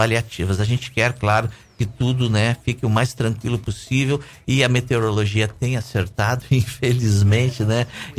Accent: Porto Alegre, Rio Grande do Sul, Brazil; Eu sou de Porto Alegre, recebo várias informações de lá

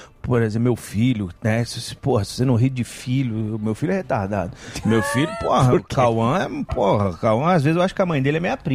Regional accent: Belo Horizonte, Minas Gerais, Brazil; also born or lived in Rio de Janeiro; now in São Paulo, Brazil

